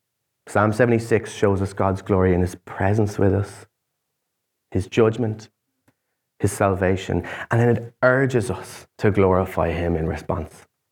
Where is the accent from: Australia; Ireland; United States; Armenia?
Ireland; We pride ourselves on suffering. That's called being Irish.